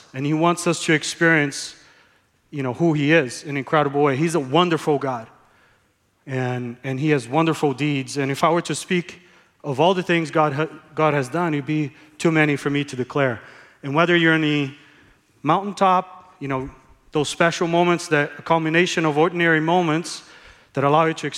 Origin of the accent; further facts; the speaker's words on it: Brazil; now in United States; Went to a school there in Georgia. Wasn't ready really to come to a Christian school. See, I grew up in Brazil.